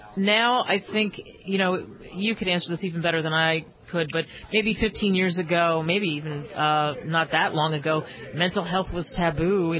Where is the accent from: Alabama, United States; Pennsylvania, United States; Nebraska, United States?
Pennsylvania, United States; Philadelphia; Love that name, by the way. I'm from Philly.